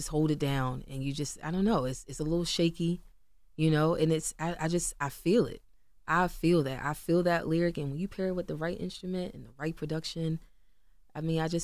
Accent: Randallstown, Maryland, United States; Like, I'm from Baltimore. Like, mm-hmm. I'm from Randallstown. Like, mm-hmm. I'm from over by Morgan State. Like, that's where yeah. I grew up. That's where I lived.

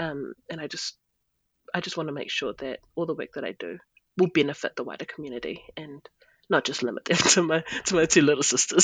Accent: New Zealand; I'm from New Zealand.

